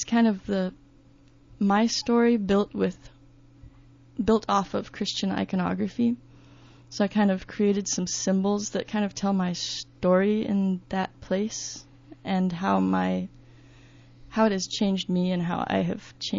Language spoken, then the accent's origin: English; Texas, United States; Yeah, I grew up in West Texas. It's not very populated at all. It's a really sparsely populated region because it's pretty harsh desert ecosystem out there.